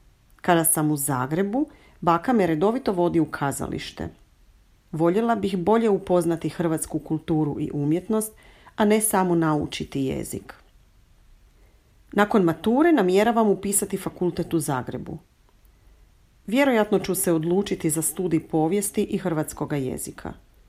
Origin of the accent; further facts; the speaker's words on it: Austria; born there; first language German; Croatian is a second language; Rođena sam u Austriji. Moja majka je iz Hrvatske, a otac iz Austrije. Kod kuće obično razgovaramo na njemačkom jeziku.